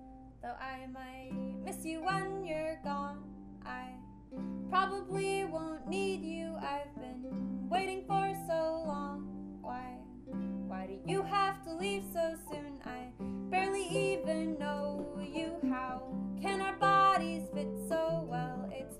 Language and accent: English; Santa Barbara, California, United States; now in Tennessee, United States; This is my brother Josh. We're … from Santa Barbara, California, and we're here in Tennessee. We've never been to Tennessee before.